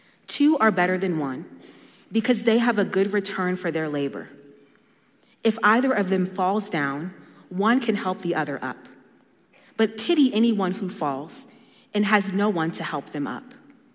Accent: Colorado Springs, Colorado, United States; I grew up here in Colorado Springs, born and raised here.

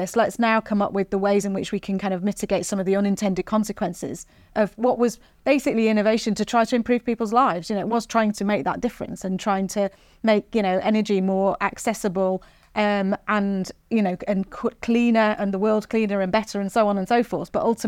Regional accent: Manchester, North West England, United Kingdom; Yeah, I mean, I'm Mancunian myself

